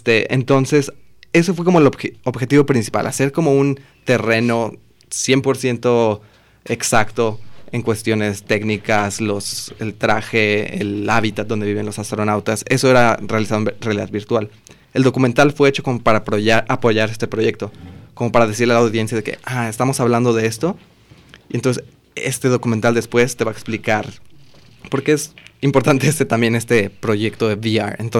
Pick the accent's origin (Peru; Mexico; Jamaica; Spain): Mexico; sobre todo siendo yo mexicano y estando allá